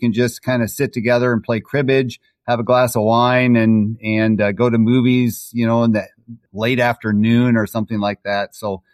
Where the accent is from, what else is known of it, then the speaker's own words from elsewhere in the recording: Muscatine, Iowa, United States; also born or lived in Huntsville, Alabama; I was born in Huntsville, Alabama on Redstone Arsenal at the hospital. My mom tells me that the night I was born, tornadoes were touching down around there. And so she had to hide with me under the bed. But I grew up in Muscatine, Iowa.